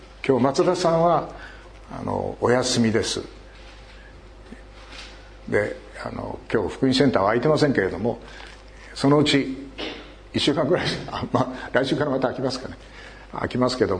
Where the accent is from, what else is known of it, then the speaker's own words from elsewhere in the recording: Fukushima, Japan; 私たち福島県人はそんなんじゃないよって思ってるわけです。